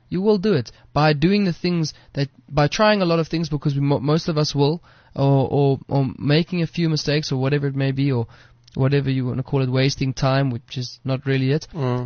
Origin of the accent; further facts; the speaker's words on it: South Africa; because of where we've come from, and specifically being South African and being like the first generation of the internet technology